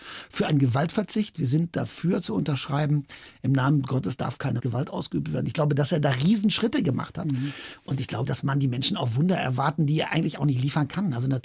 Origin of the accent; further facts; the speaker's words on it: Wadowice, Lesser Poland, Poland; dann stand ich da den ganzen Sommer als zweiter Torpfosten auf dem Feld in Wadowice in meinem Heimatort